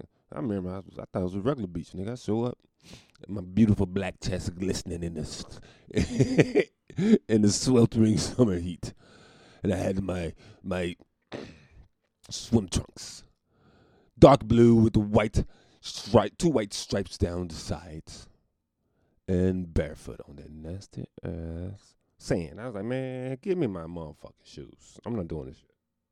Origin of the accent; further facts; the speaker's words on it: North Carolina, United States; Because I'm from North Carolina. We got that natural beach.